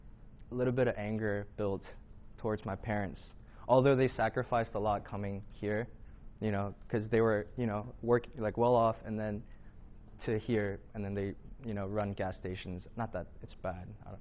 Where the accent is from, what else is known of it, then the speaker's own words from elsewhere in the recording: South Korea; moved away; So I grew up in church in Korea, and then when I came here, AKMC was like the church, you know, the only Korean church that was big enough